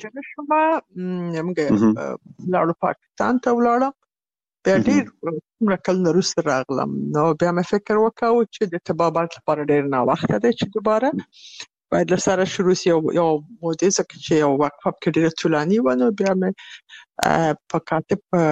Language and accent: Pashto; Kabul, Afghanistan; also born or lived in Bagram; ما په دې ولایت کې پیدا شویم چې پغه وخت کې دا مربوط ده په ګرامي ولسوالي کې ده په یو کلی کې چې هغه کې پیدا شویم او زما ابتدایي زده کړې همدارنګه ثانوي زده کړې دواړه په کابل کې شوې